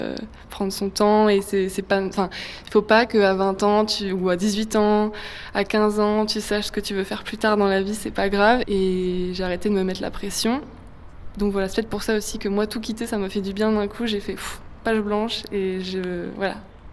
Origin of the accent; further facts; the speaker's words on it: Normandy, France; j'ai 20 ans. À la base, je viens de Normandie. J'ai étudié 2 ans à Caen